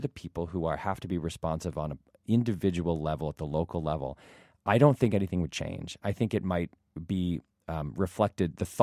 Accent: Ann Arbor, Michigan, United States; I'm from Ann Arbor.

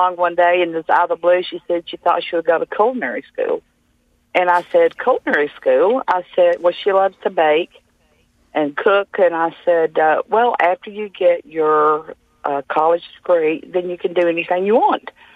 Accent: the South, United States; We're from the South, so we can all cook.

